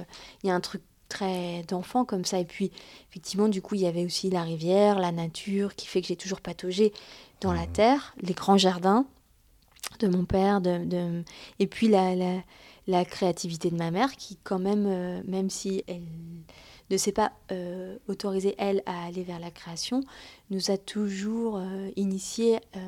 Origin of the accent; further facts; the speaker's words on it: Grand Est, France; C'était à Bazeuil-et-Ménil, dans mon village des Vosges. Parce que je suis née dans les Vosges, en fait.